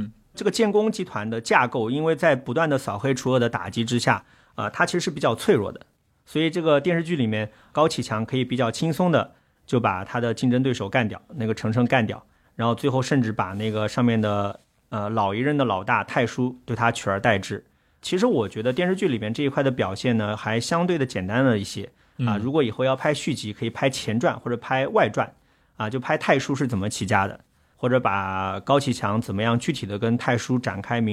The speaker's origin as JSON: {"language": "Chinese", "region": "Hubei", "country": "China", "tie": "born or raised there", "said": "听说了消息的很多我们湖北老家的农民"}